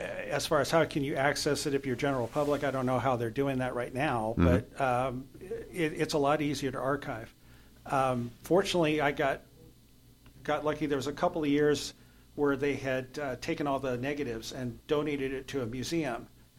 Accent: Turlock, California, United States; Well, I was born in Turlock, and I always wanted to do something for my hometown, even though I've moved away and moved back several times.

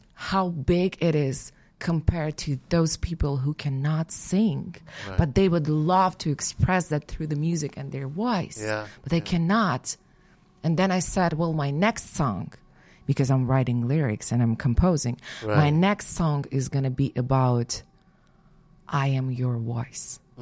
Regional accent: Ukraine; born there; English is a second language; I was born in the Ukraine.

